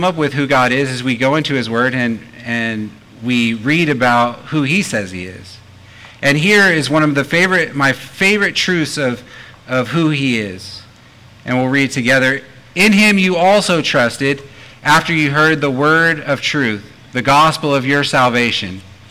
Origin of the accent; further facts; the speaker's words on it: California, United States; So a little bit about me and who I am. I grew up in California.